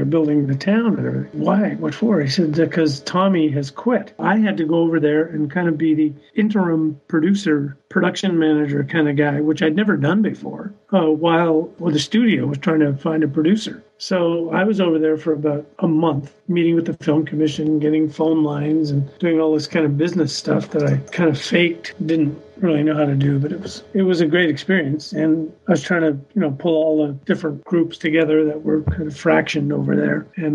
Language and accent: English; Montreal, Quebec, Canada; we filmed it in my hometown, Montreal